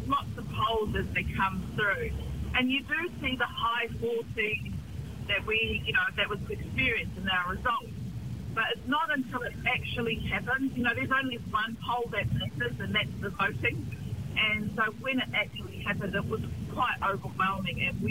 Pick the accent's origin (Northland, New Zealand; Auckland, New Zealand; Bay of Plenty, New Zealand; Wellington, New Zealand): Wellington, New Zealand; because we're from Wellington